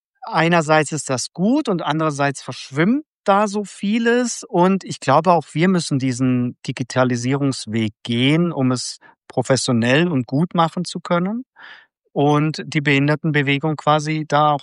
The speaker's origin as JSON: {"language": "German", "town": "Konstanz", "region": "Baden-Württemberg", "country": "Germany", "tie": "born there", "also_born_or_lived": "Stuttgart / Marburg", "lives_now": "Kassel, Germany", "said": "Ich komme eigentlich gebürtig aus Konstanz am Bodensee"}